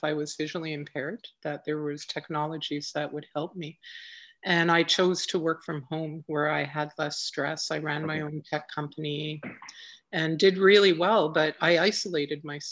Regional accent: Montreal, Quebec, Canada; moved away as an adult; now in British Columbia, Canada; Born and raised in Montreal. Okay. And moved to British Columbia, the other side of Canada, in my 30s.

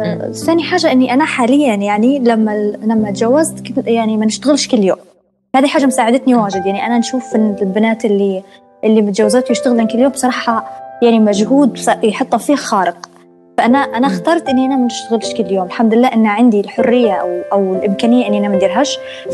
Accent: Benghazi, Libya; أنا أصلا من بنغازي، وأنا في بنغازي

